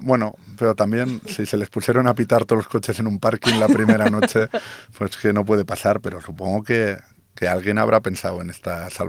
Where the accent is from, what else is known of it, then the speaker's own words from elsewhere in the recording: Spain; Sí, pero es que a mí me cuesta mucho verlo desde el punto de vista de España, porque España al final somos, después de Corea del Sur, el país que más en vertical vivimos.